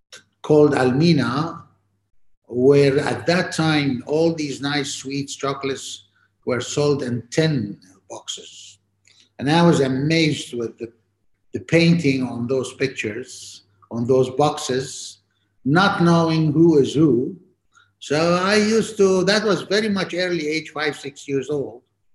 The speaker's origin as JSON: {"language": "English", "town": "Manama", "region": "Capital Governorate", "country": "Bahrain", "said": "from Manama, Bahrain, and I am a painter."}